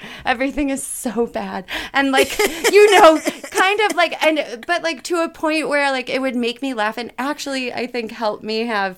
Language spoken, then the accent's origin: English; Midwest, United States; I was raised in the Midwest. It's like a family who doesn't communicate that well.